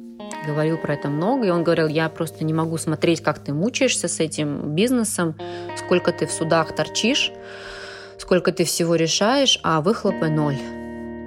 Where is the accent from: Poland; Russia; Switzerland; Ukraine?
Russia; Kaliningrad, Kaliningrad Oblast; Я говорю, мы из Калининграда.